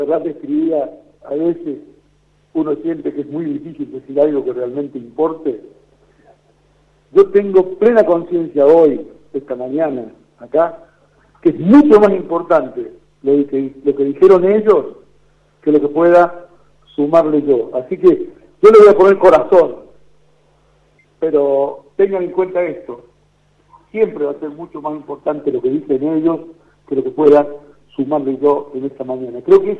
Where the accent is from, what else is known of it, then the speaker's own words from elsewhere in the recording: Argentina; de lo que son capaces, de lo que somos capaces los argentinos